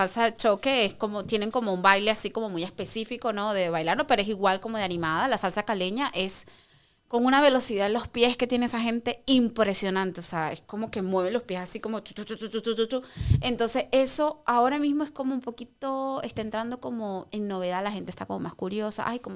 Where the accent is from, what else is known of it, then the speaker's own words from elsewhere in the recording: Venezuela; Y la salsa que nosotros bailamos en Latinoamérica, especialmente en Venezuela, porque somos venezolanos